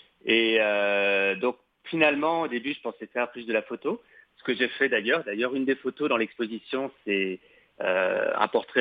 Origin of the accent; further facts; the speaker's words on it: France; moved away as an adult; now in Canada; Vous avez dû entendre mon accent. Hein. Je suis français. Bon, ça fait maintenant bientôt 12 ans que je suis au Québec. Donc, je suis français, mais je me soigne, comme je dis.